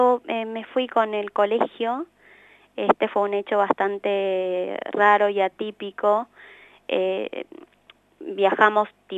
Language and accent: Spanish; Paraguay; mi crecimiento en el Paraguay, mi infancia en el Paraguay fue una infancia muy, muy feliz.